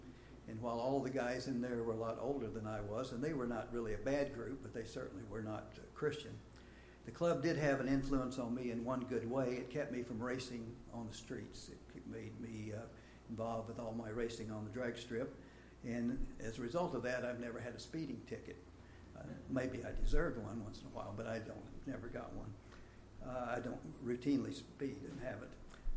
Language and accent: English; St. Petersburg, Florida, United States; born there; But I was born in St. Petersburg, Florida, in the middle of January 1941 on a sunny Friday afternoon.